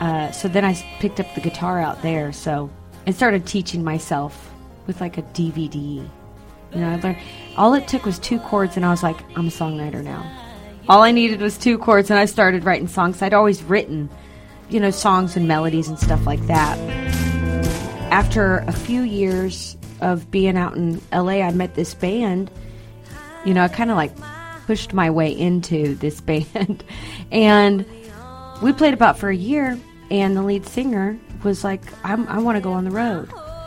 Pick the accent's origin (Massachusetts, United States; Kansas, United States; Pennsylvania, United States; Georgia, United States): Kansas, United States; Wichita; moved away as an adult; I'm originally from Wichita, and I moved away, as young as I could. I had that Hollywood twinkle in my eye. I left, you know, at the age of 18